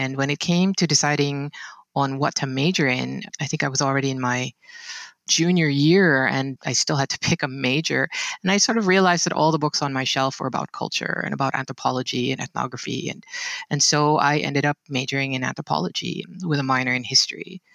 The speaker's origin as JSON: {"language": "English", "country": "Philippines", "tie": "born or raised there", "said": "Growing up in the Philippines, it's a very multicultural kind of place."}